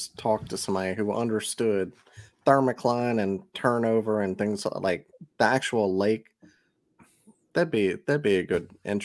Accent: Mississippi, United States; I'm from Mississippi.

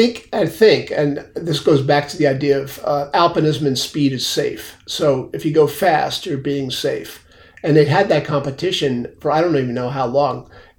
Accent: New York, United States; I'm from New York.

